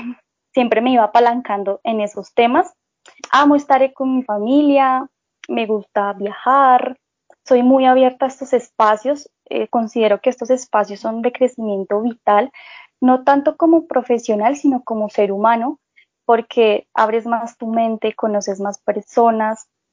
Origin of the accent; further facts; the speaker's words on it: Bogotá, Colombia; yo tengo 24 años. Yo soy de Bogotá